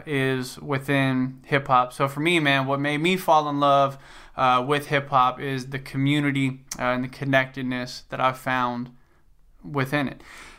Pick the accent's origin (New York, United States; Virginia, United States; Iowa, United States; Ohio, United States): Ohio, United States; Cincinnati; I'm from Cincinnati, Ohio. Anyway, so, you know, we lived in a duplex.